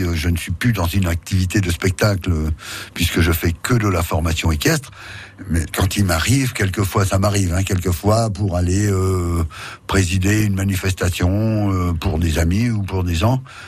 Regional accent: Reims, Grand Est, France; born there; Moi, je suis né à Reims, dans les Bulles.

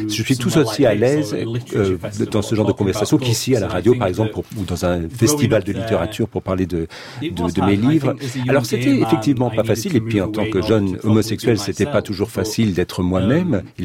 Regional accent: Barnsley, Yorkshire and the Humber, United Kingdom; French is a second language; si Howell se trouvait dans le contexte Barnsley, ma ville natale

